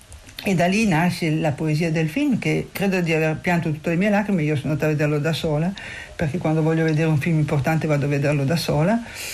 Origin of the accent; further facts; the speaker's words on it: Turin, Piedmont, Italy; born there; Io sono nata a Torino nel 1946 da genitori siciliani.